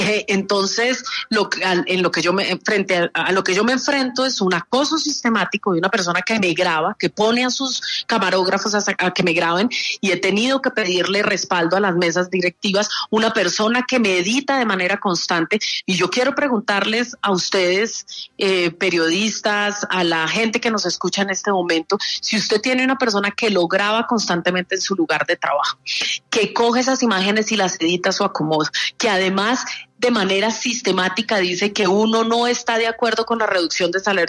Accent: Colombia; cuando somos los congresistas colombianos los que tenemos uno de los más altos salarios

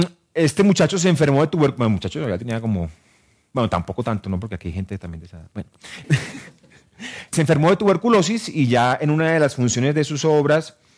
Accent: Medellín, Antioquia, Colombia; soy de Medellín, soy daltónico, soy sagitario, tampoco importa mucho, pero soy actor.

